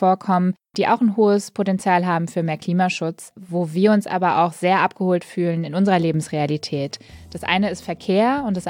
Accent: Eifel, Germany; Ich bin aber tatsächlich auf dem Land groß geworden, habe deshalb auch einen Führerschein. Ich bin in der Eifel aufgewachsen

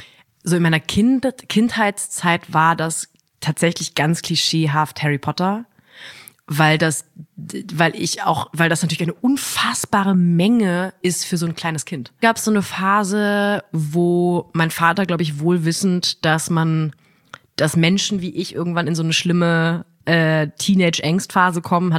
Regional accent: Ettenheim-Münchweier, Baden-Württemberg, Germany; ich bin auch in Ettenheim-Münchweier groß geworden. Das heißt, ich bin nicht mehr in der Stadt groß geworden, sondern ich musste dann nochmal 3 Kilometer Feldweg fahren, um zum ersten Supermarkt zu kommen.

